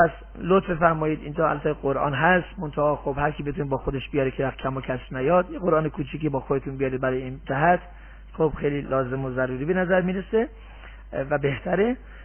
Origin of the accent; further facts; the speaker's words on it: Tehran, Tehran Province, Iran; now in Mashhad, Iran; من از تهران که اومدم مشهد